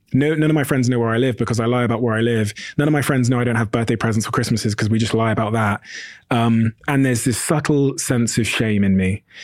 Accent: Plymouth, South West England, United Kingdom; also born or lived in Botswana; I moved to the UK from Botswana when I was a baby. And we moved to an area called Plymouth in the southwest of England, which is an all-white area.

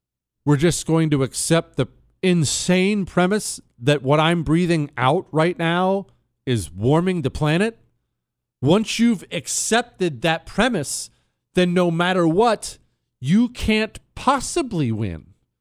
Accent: Maine, United States; I grew up in Maine when the completely useless Susan Collins was first running for senator

